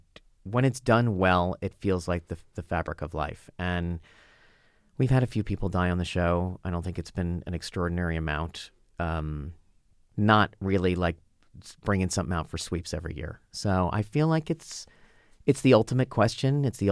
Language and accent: English; Los Angeles, California, United States; I grew up in Los Angeles and you really could pass.